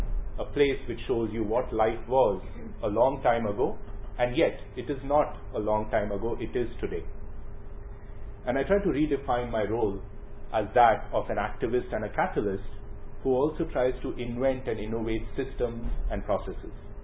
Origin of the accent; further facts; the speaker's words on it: India; I come from India, and we have to be born somewhere